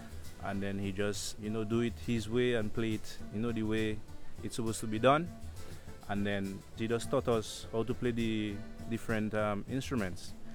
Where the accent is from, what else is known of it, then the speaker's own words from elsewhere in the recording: Pizzufre, Dominica; I'm from Pizzufre, Dominica. I play